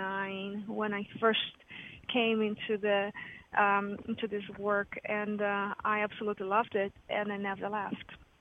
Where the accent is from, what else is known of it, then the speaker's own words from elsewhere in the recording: Brazil; also born or lived in Germany; now in United States; So anyway, I'm originally from Brazil. I lived in Brazil for a while. I was born there, and then I moved to Germany. I lived in Germany for a long time, and I have been here in the United States for about since 2000 actually, 2001, 2000, October 2000.